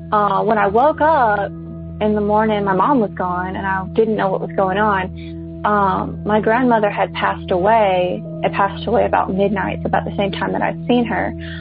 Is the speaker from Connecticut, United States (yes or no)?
no; Alabama, United States; I grew up in Alabama, and I've always been real sensitive to ghosts.